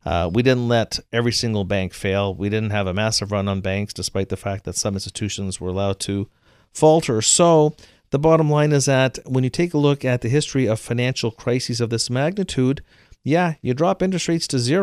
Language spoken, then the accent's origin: English; Canada; Look, I'm from Canada. You know, we have socialized healthcare there